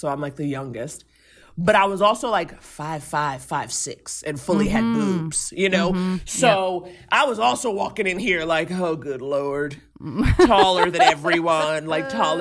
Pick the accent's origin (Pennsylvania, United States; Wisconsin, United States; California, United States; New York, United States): New York, United States; New York City; I grew up in Harlem, but I went to private school in the Upper East Side, like a very, you know, rich hoity-toity situation.